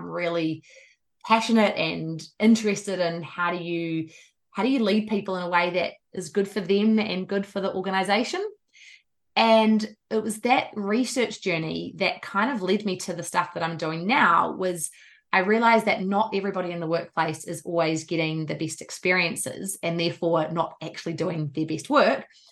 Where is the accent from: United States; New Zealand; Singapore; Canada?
New Zealand; also born or lived in Australia; so I'm a New Zealander, you can tell.